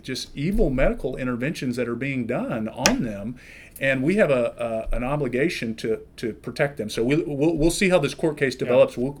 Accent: Texas, United States; as you mentioned, you know, I'm originally from Texas.

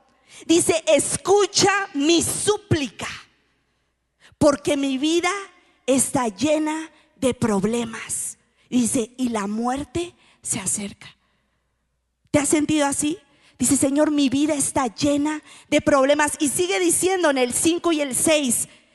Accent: Oaxaca, Mexico; como buen oaxaqueño ha sido al andador turístico

